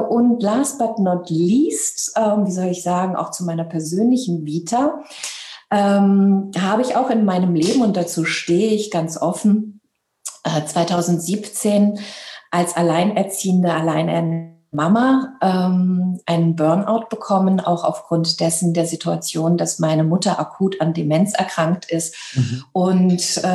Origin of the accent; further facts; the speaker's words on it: Hanau, Hesse, Germany; also born or lived in Libya; deutsche Mama, deswegen ist das eben auch meine Muttersprache und es hat mich eben auch in dieses Land geführt. Wir sind damals halt eben auch geflüchtet und ich habe dann meine Jugend und eben auch mein Abitur in Hanau gemacht, in Hessen